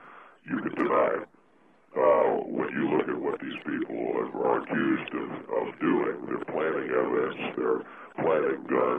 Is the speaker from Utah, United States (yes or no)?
no; Florida, United States; Yes, sir, I'm in the state of Florida. I'm in my hometown, actually.